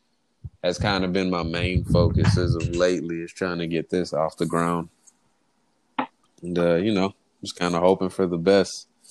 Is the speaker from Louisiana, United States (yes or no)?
yes; New Orleans, Louisiana, United States; I grew up in New Orleans, which is like just a real musical city.